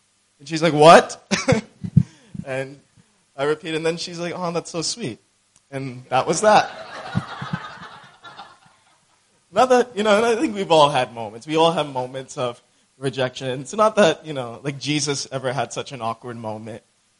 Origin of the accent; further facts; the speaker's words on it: United States; No, I grew up in the States.